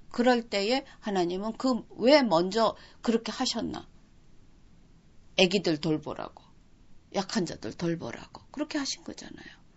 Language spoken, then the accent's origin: Korean; South Korea; also born or lived in Japan; 제가 일본에서 살면서 제가 대한민국 사람의 대표요. 크리스찬의 대표로 쭉 살았다 그랬어요.